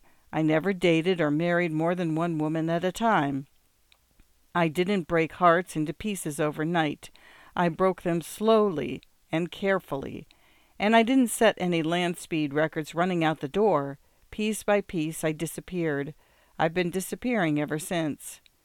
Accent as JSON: {"language": "English", "town": "Spokane", "region": "Washington", "country": "United States", "tie": "born or raised there", "lives_now": "Seattle, United States", "said": "my people have lived within a 100-mile radius of Spokane, Washington, for at least 10,000 years. I grew up in Spokane, moved to Seattle 23 years ago for college"}